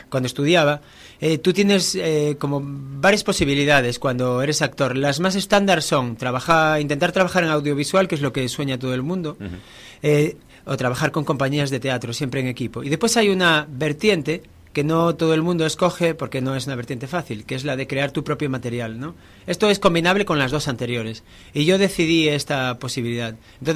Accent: Santiago de Compostela, Galicia, Spain; Soy de Santiago de Compostela, sí. Vivo en Galicia

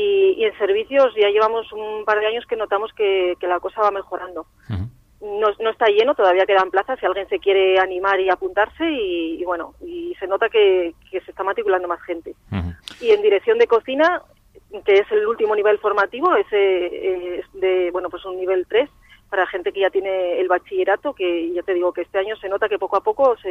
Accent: Asturias, Spain; moved away; Sí, yo soy, bueno, no soy de Cantabria, yo soy de Asturias y llegué aquí en el año 2015.

